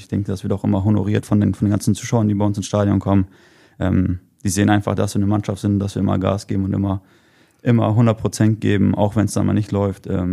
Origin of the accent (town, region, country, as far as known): Idafehn, Lower Saxony, Germany; born or raised there